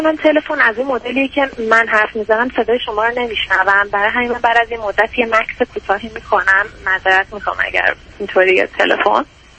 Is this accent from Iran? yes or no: yes; Iran; moved away as an adult; now in Canada; بله، من از ایران مهاجرت کردم به عنوان اسکیل ورکر.